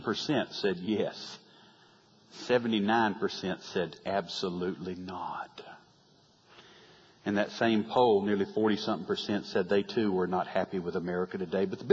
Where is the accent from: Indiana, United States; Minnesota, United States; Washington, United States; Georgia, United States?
Georgia, United States; Fayetteville; And I remember what happened in my hometown of Fayetteville, Georgia.